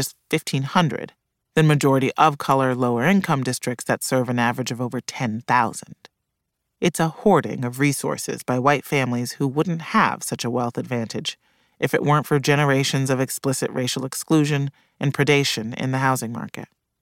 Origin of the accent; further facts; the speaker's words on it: Poughkeepsie, New York, United States; I'm from Poughkeepsie High